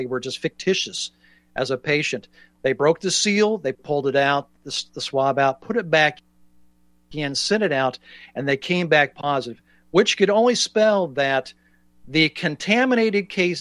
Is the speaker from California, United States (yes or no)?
yes; California, United States; I came from California